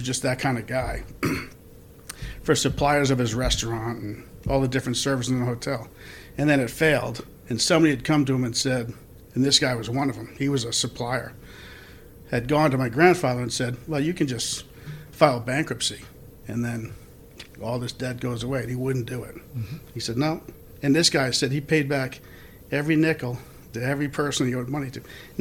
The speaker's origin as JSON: {"language": "English", "town": "East Lyme", "region": "Connecticut", "country": "United States", "tie": "born or raised there", "said": "In East Lyme, Connecticut."}